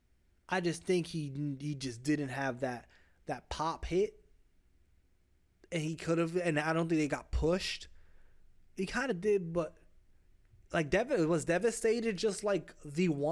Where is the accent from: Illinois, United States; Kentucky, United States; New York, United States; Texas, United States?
New York, United States; Bronx; also born or lived in Florida; Listen, I grew up in the Bronx, bro. And then later I moved to Florida, right? I'm a breed of New York and Florida.